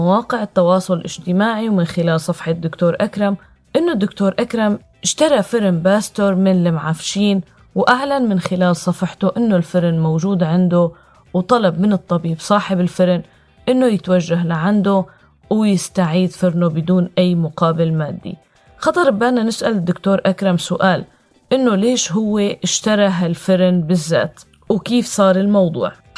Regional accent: Syria; ومنتمنى كمان إنه كل واحد فينا كسوريين يعمل اللي بيقدر عليه

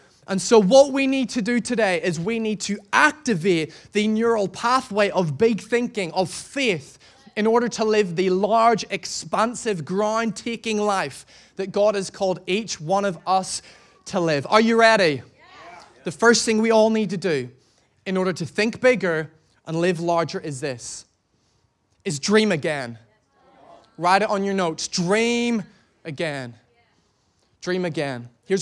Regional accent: United Kingdom; It's who we are as British people.

